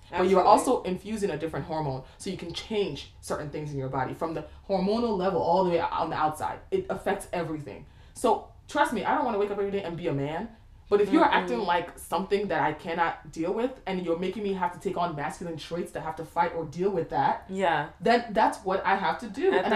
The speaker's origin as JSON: {"language": "English", "country": "Nigeria", "said": "So I, you know, traditionally just being Nigerian, you also have to deal with that shit."}